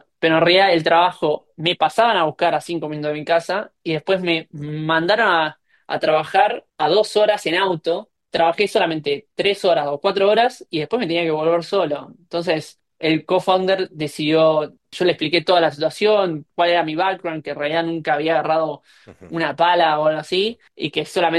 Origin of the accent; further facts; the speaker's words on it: Argentina; moved away; no vengo de Argentina para trabajar 12 horas